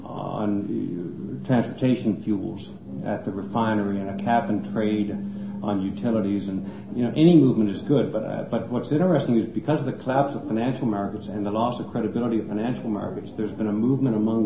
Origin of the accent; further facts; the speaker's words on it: Nova Scotia, Canada; And I said, well, I'm from Nova Scotia. We're going to be underwater.